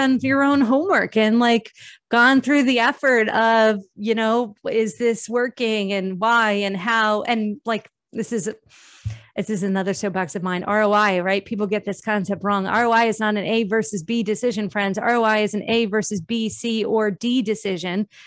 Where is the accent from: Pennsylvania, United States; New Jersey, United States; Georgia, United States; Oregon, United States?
New Jersey, United States; I'm from Jersey.